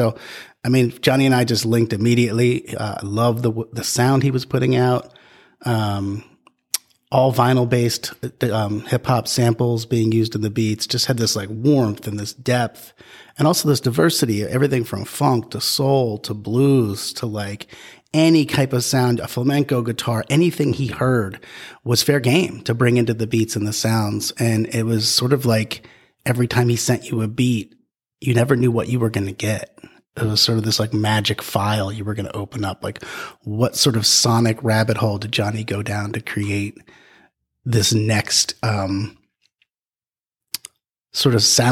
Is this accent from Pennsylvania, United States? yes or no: yes; Pennsylvania, United States; I grew up right outside of Pittsburgh.